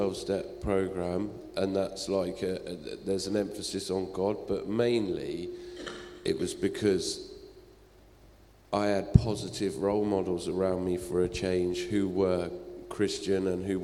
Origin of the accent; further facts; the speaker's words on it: High Wycombe, South East England, United Kingdom; now in Lowestoft, United Kingdom; I grew up in High Wycombe. I was a bit lost for a long time, and then I came up to Lowestoft.